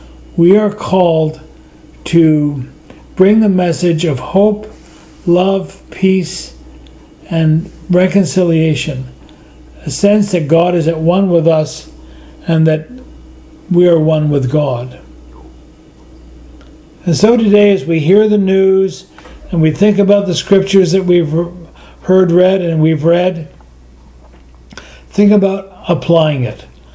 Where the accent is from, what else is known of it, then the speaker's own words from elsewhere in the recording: Canada; born there; I'm born in Canada. I'm born white. I'm born English. And I'm a priest.